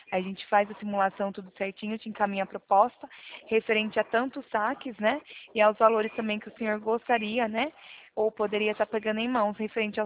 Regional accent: São Paulo, Brazil; Sou daqui do interior de São Paulo.

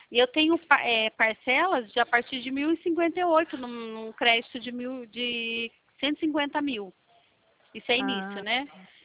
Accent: Campinas, São Paulo, Brazil; Eu sou de Campinas, São Paulo.

